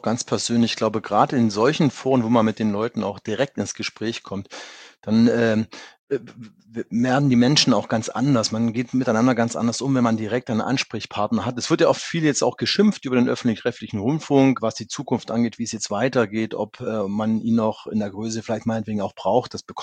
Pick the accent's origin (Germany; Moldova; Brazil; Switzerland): Germany; Saxony; ich komme ja aus der Lausitz, in der Region zwischen Dresden und der polnischen und tschechischen Grenze